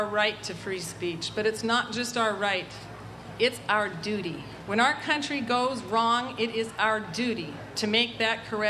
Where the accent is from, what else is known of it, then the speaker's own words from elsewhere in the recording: Helena, Montana, United States; I'm from Helena, Montana, and I've been in the great state of Texas since the 31st of July when I came to stay with my husband, who's at Fort Hood.